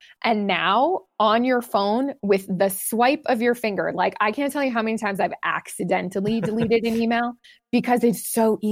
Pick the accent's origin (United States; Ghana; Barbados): United States; Massachusetts; Okay, good. So I grew up in Massachusetts.